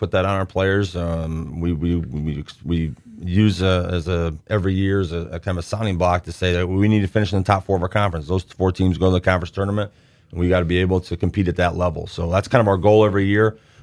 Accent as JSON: {"language": "English", "town": "Peoria", "region": "Illinois", "country": "United States", "also_born_or_lived": "North Carolina, United States", "said": "I'm originally from Peoria, so I know a lot of coaches, but coming from North Carolina, I was there for 4 years."}